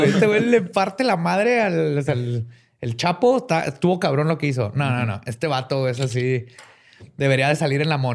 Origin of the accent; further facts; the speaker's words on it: Mexico; Somos mexicanos, güey.